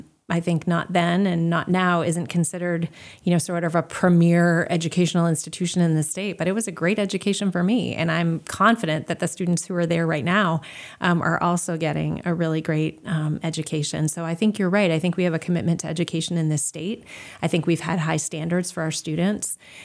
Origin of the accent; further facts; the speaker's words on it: Waterville, Maine, United States; moved away as an adult; I did. I grew up in Waterville. I'm a proud Purple Panther, graduated from Waterville High School. It was a wonderful place to grow up.